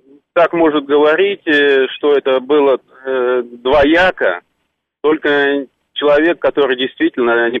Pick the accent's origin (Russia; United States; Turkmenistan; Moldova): Turkmenistan; Я сам из Туркмении